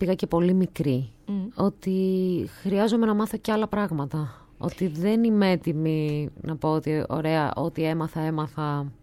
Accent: Corfu, Ionian Islands, Greece; Από τη Γαρίτσα, αν μας ακούνε στην Κέρκυρα.

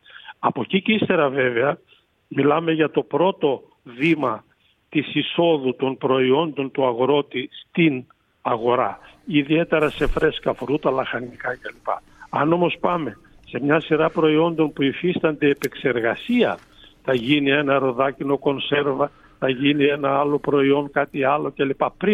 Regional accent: Eastern Macedonia and Thrace, Greece; να φανταστείτε ότι έχει γίνει τμήμα του Δήμου Δράμας, γιατί έχει αστική συγκοινωνία κλπ. Κι όμως το χωριό μου που είχε 180 κατοίκους

